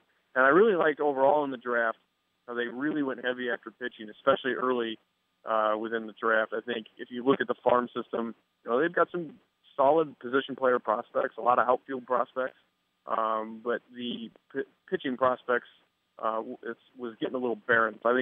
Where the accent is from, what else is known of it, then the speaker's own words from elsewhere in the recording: Chicago, Illinois, United States; Yeah, I hated that team, man, because I was growing up in Chicago.